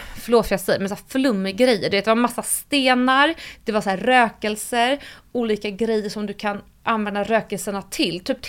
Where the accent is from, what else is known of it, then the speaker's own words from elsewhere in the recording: Stockholm, Stockholm County, Sweden; Han hade en jättefin lägenhet på Kungsholmen som var så här 150 kvadratmeter, och det var där jag växte upp.